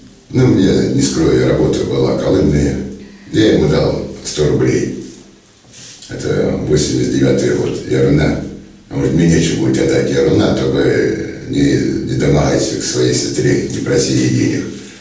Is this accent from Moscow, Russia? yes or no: no; Belgorod, Belgorod Oblast, Russia; я сам из Белгорода.